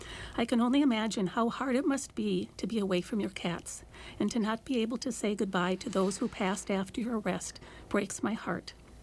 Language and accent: English; Minnesota, United States; I talk about the weather because I'm Minnesotan